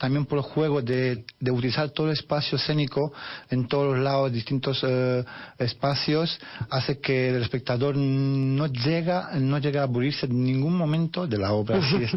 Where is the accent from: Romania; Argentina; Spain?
Romania; yo soy de Rumanía, Mariana también